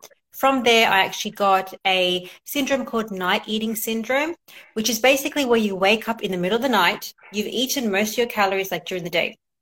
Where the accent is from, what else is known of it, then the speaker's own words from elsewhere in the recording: Australia; So I am originally from Australia.